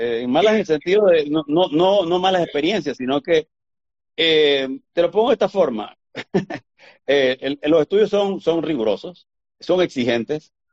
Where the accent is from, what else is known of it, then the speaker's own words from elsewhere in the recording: Panama; born there; also born or lived in Venezuela / Boston, United States; yo me crié afuera por mucho tiempo. Nací en Panamá, viajé al Asia, mi padre era cónsul, luego fuimos a vivir a Venezuela, luego yo me fui a estudiar a Boston, y ya de grande, yo regresé a Panamá ya, por así decirlo, de viejo, a los 24, 25 años